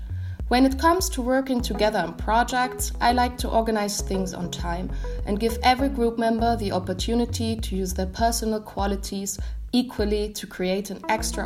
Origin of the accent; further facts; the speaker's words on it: Leipzig, Saxony, Germany; I was born and raised in Leipzig, East Germany, but consider myself a world citizen